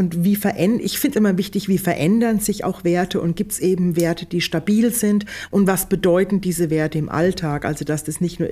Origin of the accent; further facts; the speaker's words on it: Odenwald, Germany; ich bin doch aus dem Odenwald, ich verschluck die Endungen.